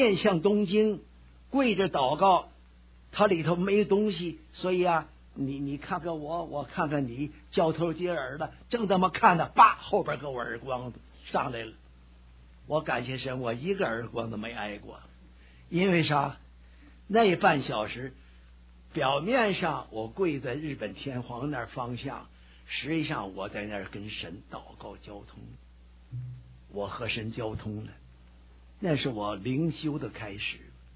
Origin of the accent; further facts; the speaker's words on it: Beijing, China; also born or lived in Northeast China / Shanxi / Shanghai; 我的家乡，我是生在东北，长到北京，工作在山西，退休回上海，就这么四部曲。这回看亲来温哥华，五部曲。